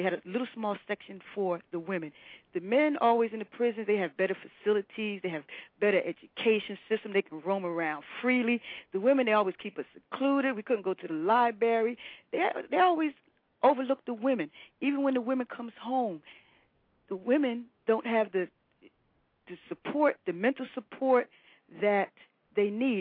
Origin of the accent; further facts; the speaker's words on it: Trenton, New Jersey, United States; I grew up in Dolly Homes, which was the projects, until I was in, like, the fourth grade.